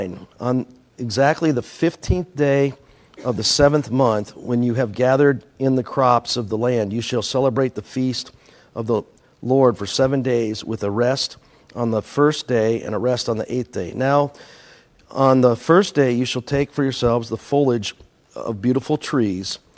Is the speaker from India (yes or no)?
no; Iowa, United States; I grew up in Iowa and I thought that was a farm state.